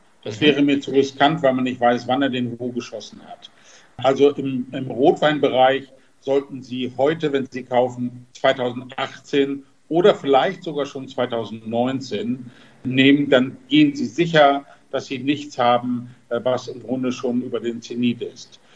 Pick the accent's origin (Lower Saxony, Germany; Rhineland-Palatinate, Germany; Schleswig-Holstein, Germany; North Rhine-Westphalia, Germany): Lower Saxony, Germany; wenn Sie Ihr Leben lang im Emsland, wo ich herkomme